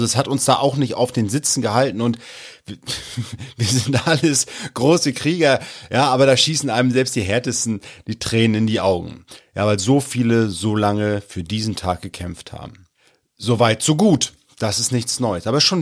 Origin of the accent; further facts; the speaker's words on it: Mecklenburg-Vorpommern, Germany; Aber ich bin Mecklenburger, ich bleibe ruhig